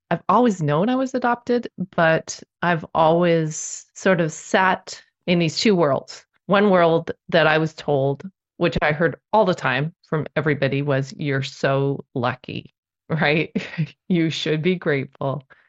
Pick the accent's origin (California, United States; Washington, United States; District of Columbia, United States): California, United States; born there; I was born in June 29th, 1975 in LA County, California, born at Northridge Hospital in LA County.